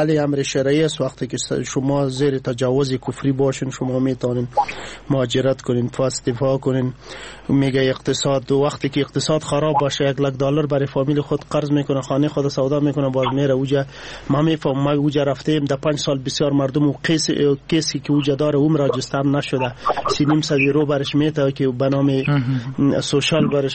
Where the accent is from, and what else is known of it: Afghanistan